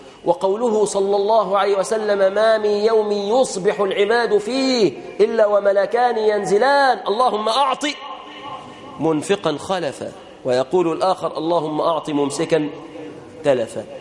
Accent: Egypt; اللهم إنا نسألك أن تحفظ بلادنا مصر عزيزة أبية بالإسلام يا رب العالمين

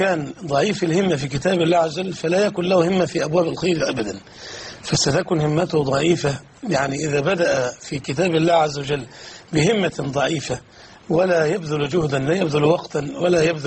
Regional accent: Qatar; أنا أذكر والله عندي عندنا في قطر

